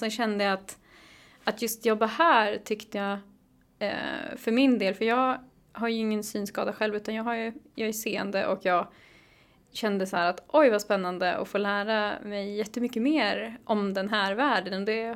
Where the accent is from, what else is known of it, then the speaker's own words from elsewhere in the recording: Stockholm, Stockholm County, Sweden; also born or lived in Hälsingland; Jag är född och uppvuxen i Stockholm och sen har jag bott i flera år i Hälsingland.